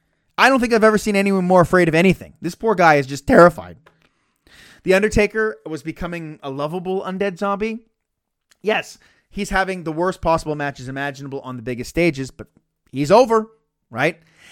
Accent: Canada; as Canadian, I have zero context.

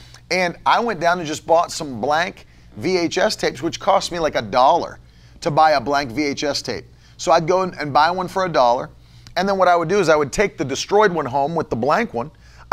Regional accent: West Virginia, United States; When I was a kid growing up in West Virginia, this was, in the 90s

